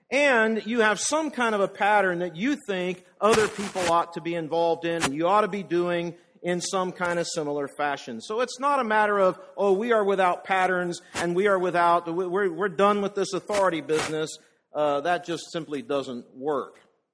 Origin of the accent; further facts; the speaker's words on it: California, United States; I come from California initially, where I grew up